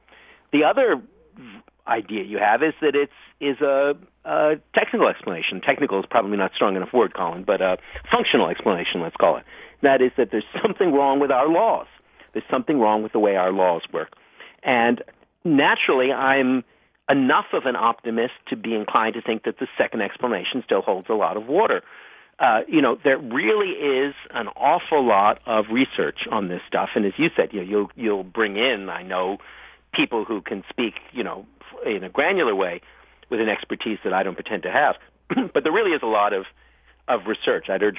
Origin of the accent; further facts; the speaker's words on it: Canada; I come from Canada originally, as you probably know.